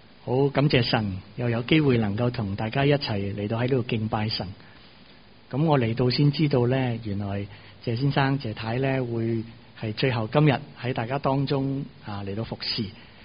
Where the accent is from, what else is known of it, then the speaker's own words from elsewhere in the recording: China; 神舟七号我们中国人的太空这个航空员